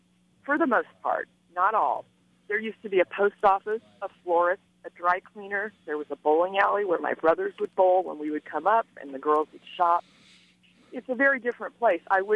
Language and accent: English; Topeka, Kansas, United States; I'm from Topeka. We used to come up there to shop.